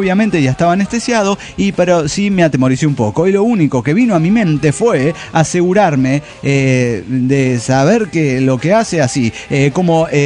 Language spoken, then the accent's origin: Spanish; Cochabamba, Bolivia; Soy … de Cochabamba, Bolivia.